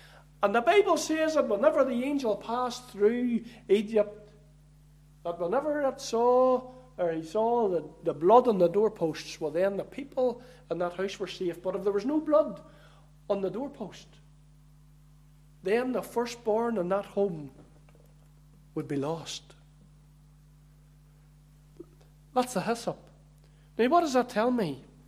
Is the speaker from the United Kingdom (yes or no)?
yes; Cookstown, Northern Ireland, United Kingdom; I was brought up in Cookstown Free Presbyterian Church.